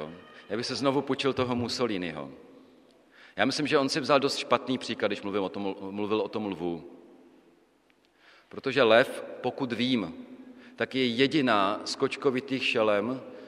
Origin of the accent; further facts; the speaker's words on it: Brno, South Moravian Region, Czechia; Víte, že jsem z Brna. Brno není nějak, to není velké město. To není, jo. Ale město to je. A říkám, že tak já jsem tam vyrost